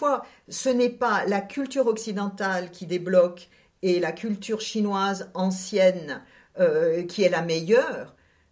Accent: Grand Est, France; born there; Je suis née en Alsace, la mer, je l'ai pas vue tout de suite. C'était loin, c'était impossible.

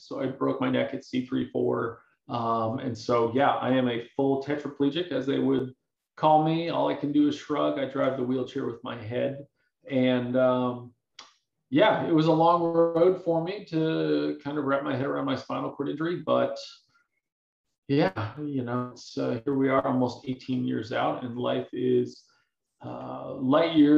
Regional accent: Lake Tapps, Washington, United States; I grew up in the Lake Taps area. It's a kind of a smack dab between Seattle and Tacoma.

